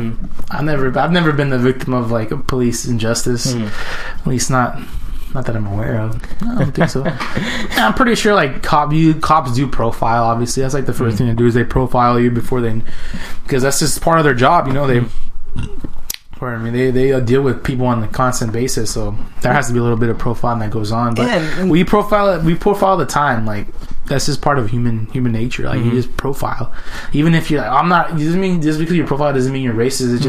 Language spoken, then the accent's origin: English; United States; Like, yeah, I'm proud to be American, but like, I don't know. Like, I just feel like I'm American.